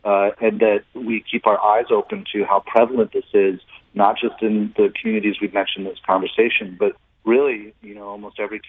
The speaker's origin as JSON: {"language": "English", "town": "St. Louis", "region": "Missouri", "country": "United States", "tie": "born or raised there", "said": "And then growing up in St. Louis, the city, St. Louis has a rich tradition of the arts for a city of its size."}